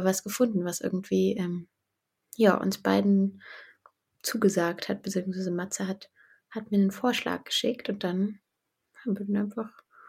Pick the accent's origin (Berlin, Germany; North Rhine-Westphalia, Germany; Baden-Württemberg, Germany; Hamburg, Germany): Berlin, Germany; Okay, also ich komme aus Berlin, vom Stadtrand, vom nördlichen Stadtrand Berlins.